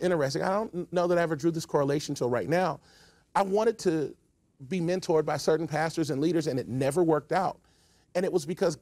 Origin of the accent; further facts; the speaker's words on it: Cincinnati, Ohio, United States; Race was a big issue in Cincinnati. I grew up in Cincinnati.